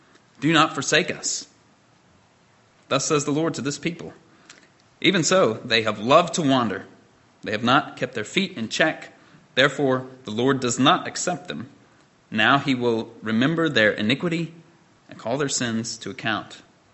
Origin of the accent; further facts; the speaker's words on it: Indiana, United States; a very severe drought that hit the Midwest and my home state of Indiana.